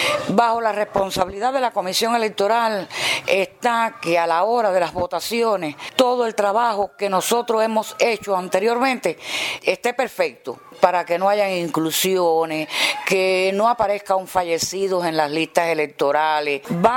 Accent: Cuba; como mujer, como revolucionaria, como cubana

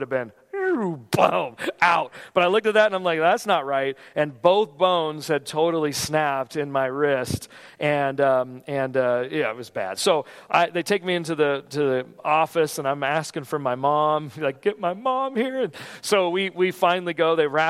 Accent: California, United States; I'm from California, remember?

